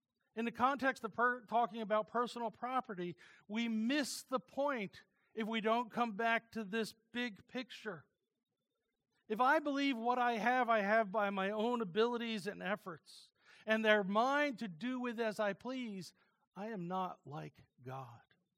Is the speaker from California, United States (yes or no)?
no; New Jersey, United States; Now, I know it's a cliche because I'm from New Jersey.